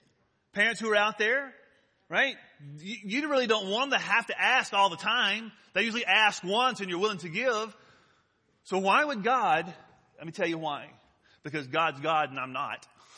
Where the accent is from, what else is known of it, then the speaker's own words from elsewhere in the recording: Deep South, United States; Now listen, I grew up in the Deep South, and I grew up in this faith movement that happened that swept across our country.